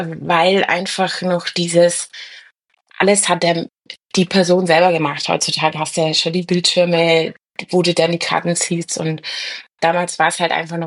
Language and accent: German; Altdorf, Bavaria, Germany; moved away as an adult; ich bin gebürtig aus Altdorf. Das ist auch in der Nähe, also Nürnberger Landraum. Da habe ich eigentlich, bis ich 18 war, gewohnt. Dann hat es mich nach Nürnberg verschlagen, wegen der Ausbildung.